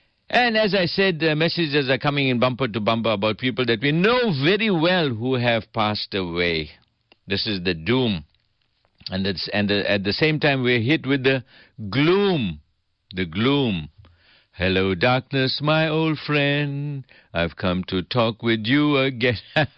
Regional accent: Ambango, KwaZulu-Natal, South Africa; Yes, I grew up there in Ambango.

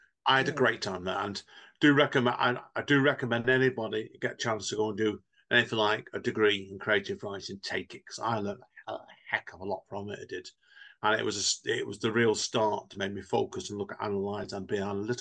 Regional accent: Manchester, North West England, United Kingdom; where I'm from the Manchester area, I grew up near Manchester United, the football club.

